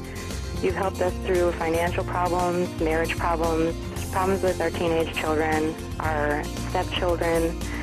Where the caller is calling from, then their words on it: Alaska, United States; Hi, Randy. … I'm calling from Alaska.